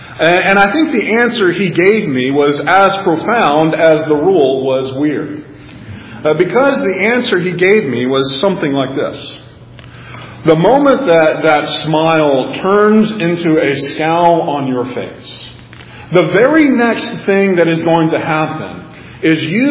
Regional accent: Texas, United States; Well, as many of you may know, I grew up in West Texas with two brothers.

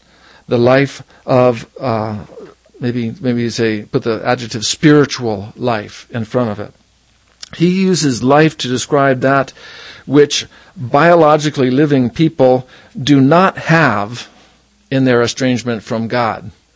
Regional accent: Hawaii, United States; moved away as an adult; also born or lived in Boulder / East Coast; Oh, well, I was born in Hawaii in 1956, and my mom and dad were Nat and Gail. I went to this elementary school and that other school. Then I traveled to the mainland to go to college in Boulder

